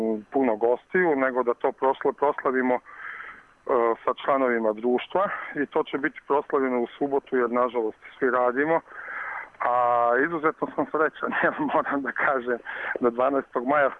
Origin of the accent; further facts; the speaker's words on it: Gomirje, Primorje-Gorski Kotar County, Croatia; Ja sam inače rodom iz Gomirja, to je mjesto u Gorskom Kotaru u Hrvatskoj, gdje je najzapadniji pravoslavni manastir Svetog Jovana Preteče.